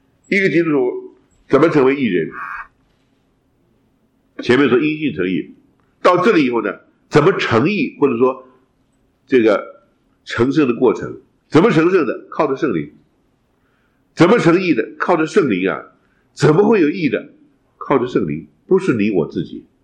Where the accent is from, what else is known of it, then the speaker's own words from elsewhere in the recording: China; 我们中国人说什么窈窕淑女君子好逑